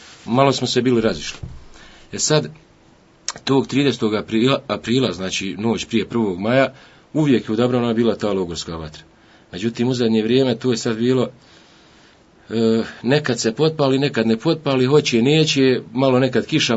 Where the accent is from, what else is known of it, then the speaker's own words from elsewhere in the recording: Vareš, Federation of Bosnia and Herzegovina, Bosnia & Herzegovina; born there; rođen sam u Varešu 1986. u porodilištu, s ponosom ću reći, u Varešu